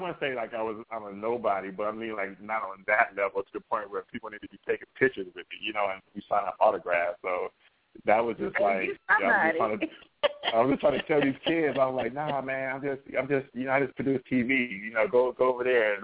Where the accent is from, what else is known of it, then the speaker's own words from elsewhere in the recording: Compton, California, United States; you know, coming from where I grew up at, you know, I grew up in Compton